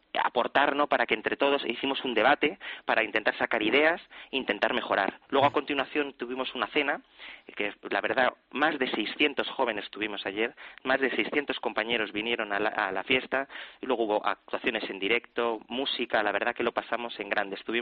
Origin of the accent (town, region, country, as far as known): Spain